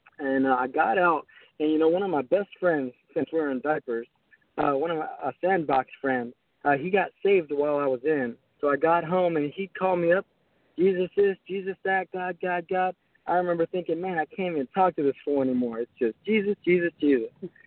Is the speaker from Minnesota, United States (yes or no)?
no; Pottstown, Pennsylvania, United States; Yes, I'm from Pottstown, Pennsylvania, about 45 minutes outside of Philadelphia.